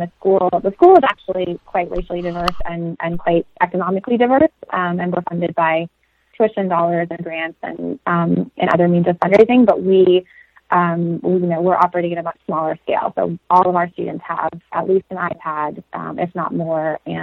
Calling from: Portland, Oregon, United States; I'm calling you from Portland, Oregon.

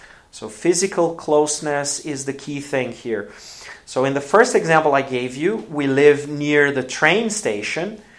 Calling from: Porto Alegre, Rio Grande do Sul, Brazil

